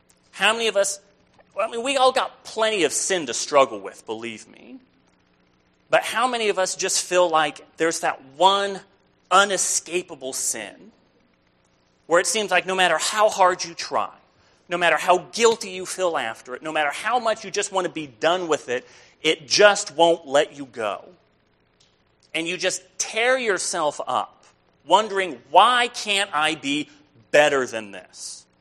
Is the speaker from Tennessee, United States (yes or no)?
no; Palm Springs, California, United States; I remember growing up in Palm Springs